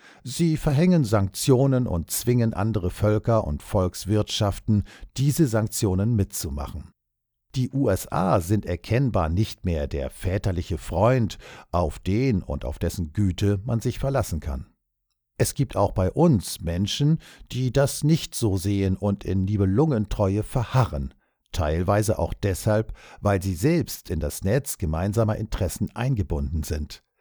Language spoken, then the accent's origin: German; Heidelberg, Baden-Württemberg, Germany; In meiner Heimatstadt Heidelberg waren die Amerikaner allgegenwärtig